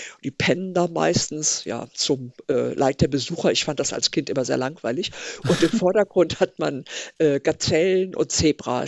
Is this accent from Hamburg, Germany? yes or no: yes; Hamburg, Germany; Also ich bin ja Hamburgerin